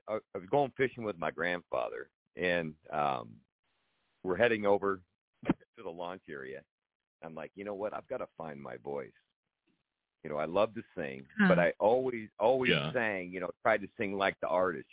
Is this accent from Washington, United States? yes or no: yes; Tacoma, Washington, United States; now in Las Vegas, United States; I grew up in Tacoma, Washington. I actually grew up in the suburbs, Puyallup, Orting, Packwood, Elby area. That's where my roots are.